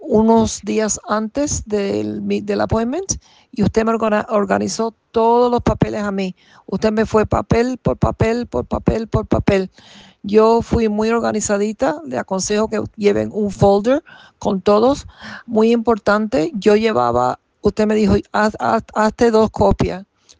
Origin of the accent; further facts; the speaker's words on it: Cuba; casualmente yo soy cubana